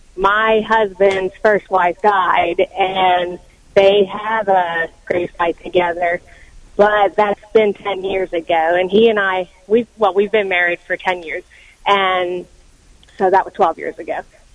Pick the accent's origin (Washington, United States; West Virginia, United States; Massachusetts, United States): West Virginia, United States; Bridgeport; I'm from actually from Bridgeport, West Virginia, so I drive to Parkersburg and back and forth every day